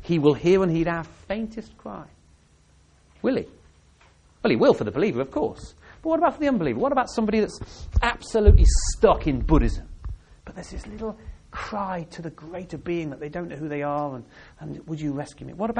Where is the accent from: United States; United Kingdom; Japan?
United Kingdom; England; because I'm an Englishman.